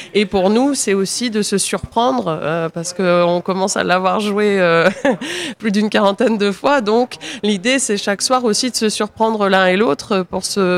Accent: Marseille, Provence-Alpes-Côte d'Azur, France; Si, ça a du bon. Je suis Marseillaise.

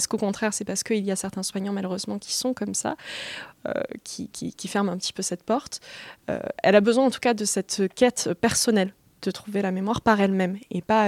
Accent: Roquemort, France; Oui, moi je viens de Roquemort

